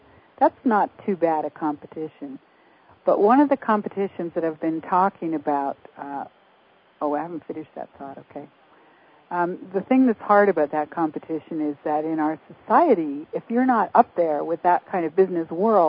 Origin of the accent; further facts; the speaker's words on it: Canada; when we were raised in Canada